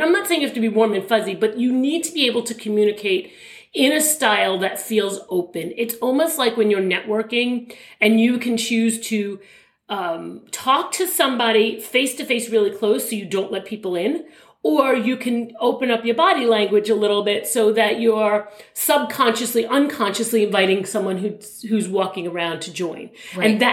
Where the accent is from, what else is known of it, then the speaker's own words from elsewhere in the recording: New York, United States; So we're from New York. We live on, you know, we're both on Long Island.